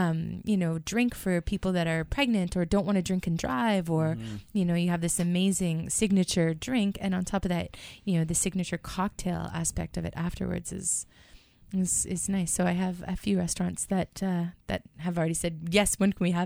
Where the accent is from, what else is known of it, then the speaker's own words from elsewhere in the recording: Winnipeg, Manitoba, Canada; I'm from Winnipeg.